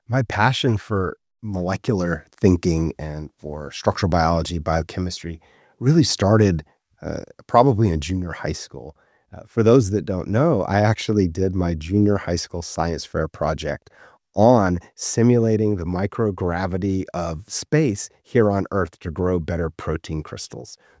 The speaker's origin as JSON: {"language": "English", "town": "Oak Ridge", "region": "Tennessee", "country": "United States", "tie": "born or raised there", "said": "wherever I went in my hometown of Oak Ridge, Tennessee, oh, your mom is just the best."}